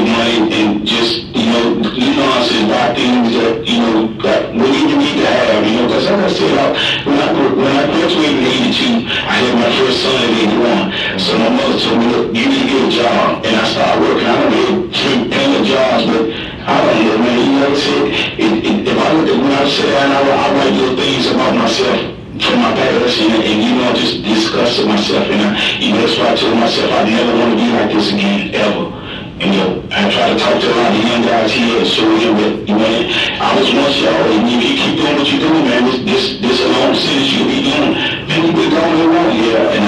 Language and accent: English; Virginia, United States; now in Arizona, United States; I was coming from California, coming home to visit my people. This was in October. So I was trying to get back home to Virginia for the holidays and just ran out of money coming through here.